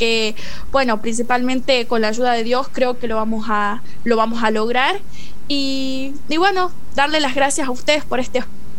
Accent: Tucumán, Argentina; Estoy actualmente en quinto año. Soy de Tucumán.

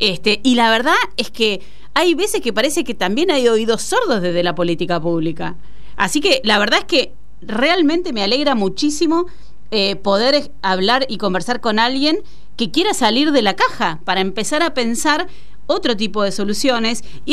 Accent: Patagonia, Argentina; yo soy de la Patagonia

